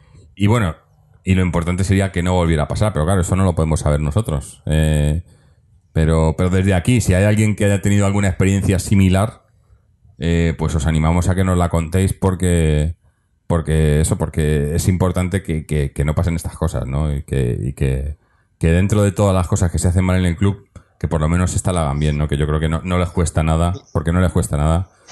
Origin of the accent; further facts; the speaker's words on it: Madrid, Community of Madrid, Spain; Que ahora que saben que soy de Madrid, prueba de que no se había leído mi email